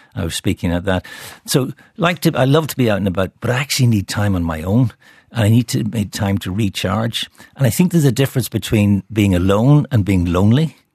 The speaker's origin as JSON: {"language": "English", "country": "Ireland", "tie": "born or raised there", "said": "When I was growing up in Ireland, which was neither today nor yesterday"}